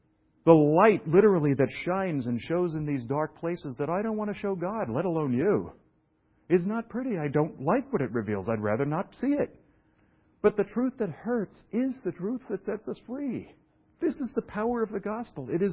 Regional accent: Brooklyn, New York, United States; And I'm from Brooklyn and saying that.

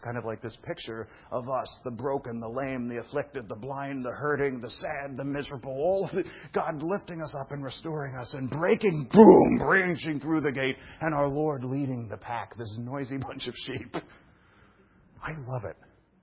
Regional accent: Brooklyn, New York, United States; I'm from Brooklyn, you know, believe it's, I don't know, calves jumping from a stall.

